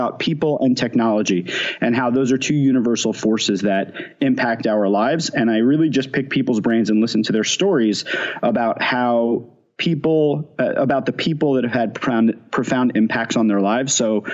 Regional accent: Long Island, New York, United States; born there; now in Philadelphia, United States; I begrudgingly will admit that I was born in Long Island, but my saving grace is I hate the suburbs, always have, always will.

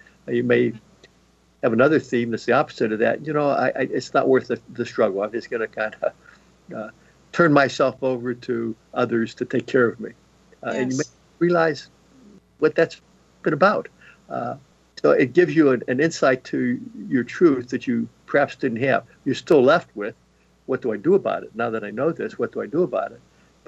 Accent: Pittsburgh, Pennsylvania, United States; I grew up in Pittsburgh. My parents smoked.

